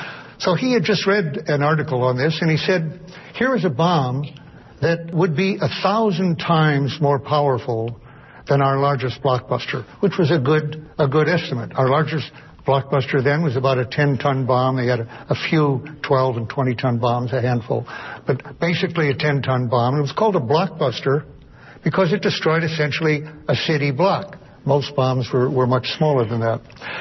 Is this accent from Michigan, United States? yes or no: yes; Detroit, Michigan, United States; I was standing in Detroit, my hometown, August 6th, very hot day.